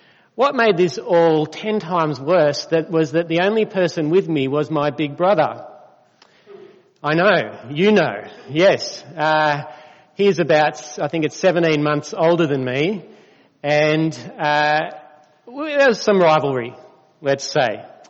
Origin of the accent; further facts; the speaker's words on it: Sydney, New South Wales, Australia; also born or lived in Alstonville; When I was about 6 or 7 years old, I grew up in Sydney, but we lived in Alstonville for a couple of years.